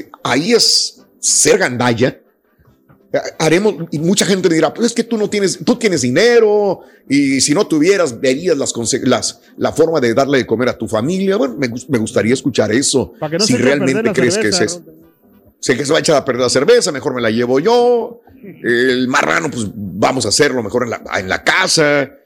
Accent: Mexico; no soy más que mexicano. Nací en México

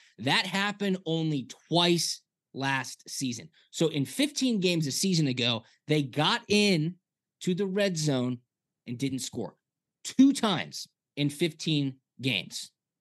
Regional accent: Chicago, Illinois, United States; I was born in Chicago, lived in Chicago for 10 years.

